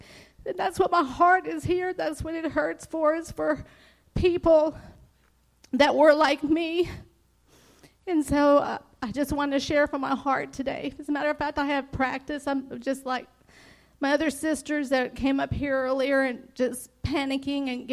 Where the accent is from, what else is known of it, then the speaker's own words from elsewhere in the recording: New Mexico, United States; But I come from New Mexico, and I'm the oldest daughter or child of five siblings.